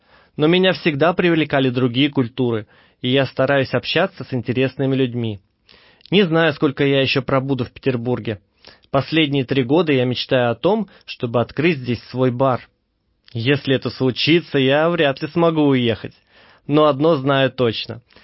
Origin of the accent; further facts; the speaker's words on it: Sacramento, California, United States; moved away as an adult; now in Saint Petersburg, Russia; Я приехал из Америки, из города Сакраменто, который находится в штате Калифорния. В России живу уже 6,5 лет.